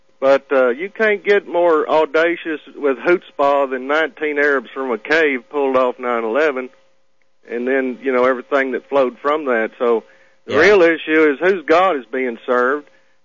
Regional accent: Memphis, Tennessee, United States; Well, I grew up in Memphis back in the late 60s and early 70s

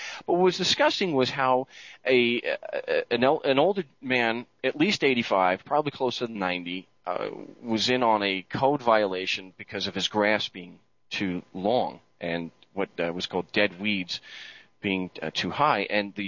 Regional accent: Phoenix, Arizona, United States; And I'm from Phoenix, so I'm not used to this like Barry is.

